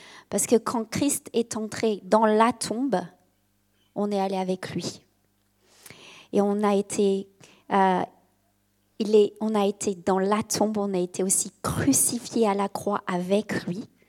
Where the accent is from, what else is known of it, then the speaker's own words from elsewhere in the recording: Lyon, Auvergne-Rhône-Alpes, France; Alors, je viens de Lyon et c'est bon d'être ici.